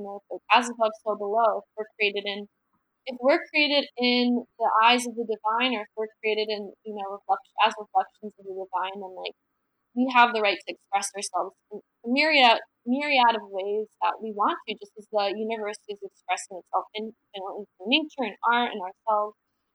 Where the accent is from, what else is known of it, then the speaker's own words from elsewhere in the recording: Johns Creek, Georgia, United States; I grew up in the Bible Belt in Georgia, in Johns Creek, Georgia, and I went to school in South Carolina to USC